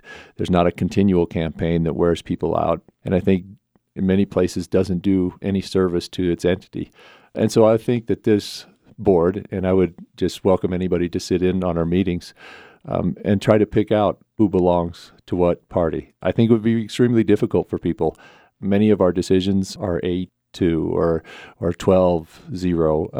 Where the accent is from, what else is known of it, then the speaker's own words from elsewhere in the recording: Pinedale, Wyoming, United States; if it's a smaller place like where I grew up in Pinedale